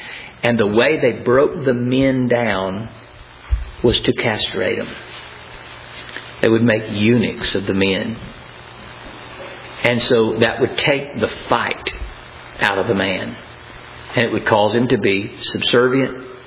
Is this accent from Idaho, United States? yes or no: no; Florence, Alabama, United States; I go, no way, man, I'm from Florence, Alabama.